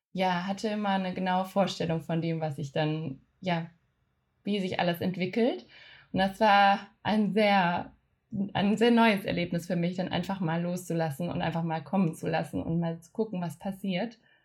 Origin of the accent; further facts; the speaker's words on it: Baden-Württemberg, Germany; Also ich bin am Bodensee aufgewachsen und habe dann in Konstanz Wirtschaft und Chinesisch studiert.